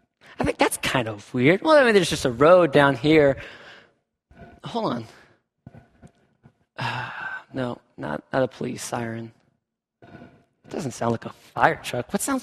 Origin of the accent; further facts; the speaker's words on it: Georgia, United States; I told you I'm from Georgia. Tornadoes are not normal for me.